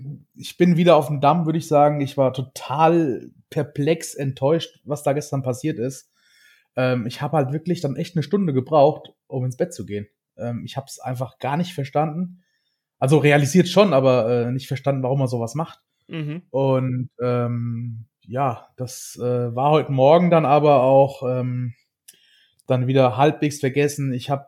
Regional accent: Hesse, Germany; ich komme ja aus Hessen

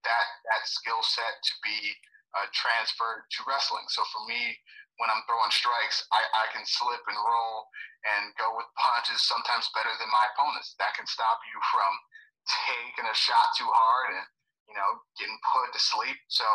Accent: Cleveland, Ohio, United States; born Eastside, Cleveland, Ohio, around a bunch of drugs, gangs, violence.

